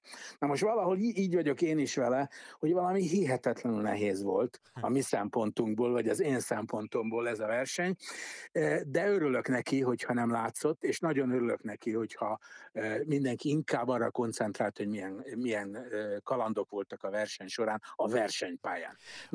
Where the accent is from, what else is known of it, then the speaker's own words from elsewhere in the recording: Hungary; nem csak én voltam ott magyarként, hanem a teljes időmérő és adatszolgáltató csapatom is magyar